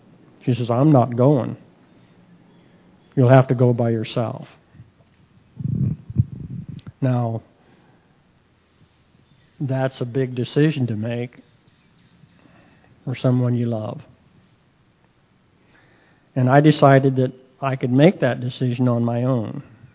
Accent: Independence, Missouri, United States; I grew up in Independence. I was born in East Independence. So Independence was the beginning of my life, and my father was liked to travel, and so we lived different places, and I wound up in Colorado.

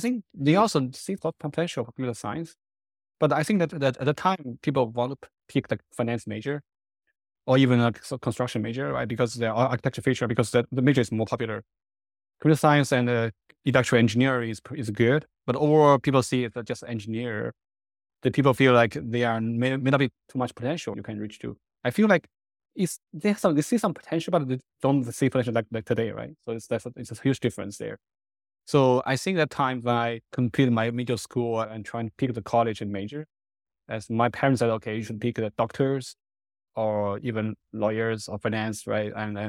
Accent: Huangshan, Anhui, China; I grew up in Huangshan, right? The Yellow Mountain is my hometown. It's like a small city. I call it tier 4, tier 3 city in China.

